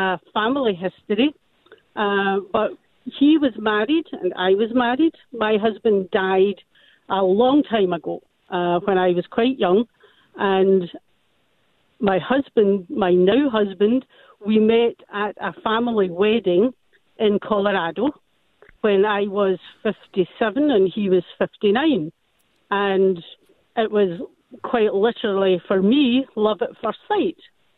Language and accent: English; Scotland, United Kingdom; I'm originally from Scotland, and it's a true love story.